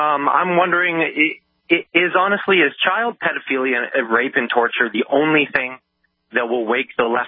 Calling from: British Columbia, Canada; I'm calling from British Columbia. Everybody here in Canada, lots of people here, we're pulling for you.

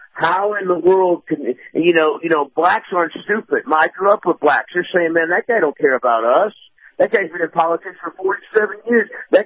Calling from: Tampa, Florida, United States; in Tampa.

